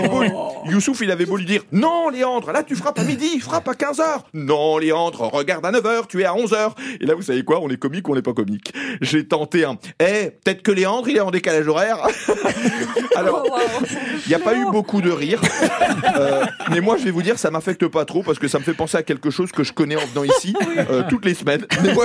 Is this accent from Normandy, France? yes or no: no; Corsica, France; Mais moi, je ne peux pas être colonisateur parce que je viens de Corse.